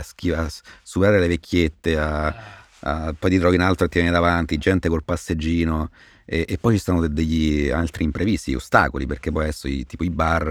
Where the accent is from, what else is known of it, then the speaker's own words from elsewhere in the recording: Rome, Lazio, Italy; sono di Roma, sono contento di essere romano, mi piace vivere in città, però non mi sento, ecco, un'emanazione della città. Mi sento un cittadino di Roma